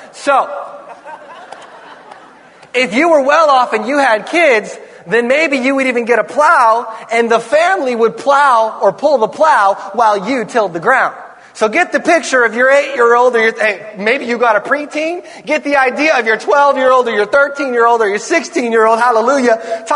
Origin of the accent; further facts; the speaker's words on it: Ukiah, California, United States; I remember I grew up in Ukiah. I grew up redneck.